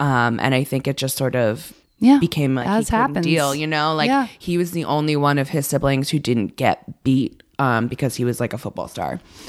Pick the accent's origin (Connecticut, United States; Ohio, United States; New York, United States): Connecticut, United States; New Haven; also born or lived in Branford, Connecticut; Very, very Connecticut. I grew up in New Haven, and then I spent most of my time in New Haven because I moved in with my grandparents when I was around like 10 or so